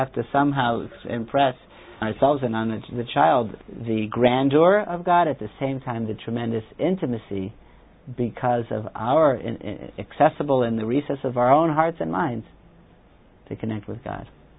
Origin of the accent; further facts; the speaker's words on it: Washington, D.C. area, United States; I'm from the Washington suburb, and in 1976, for the big celebration of the bicentennial birthday, they opened up this new museum.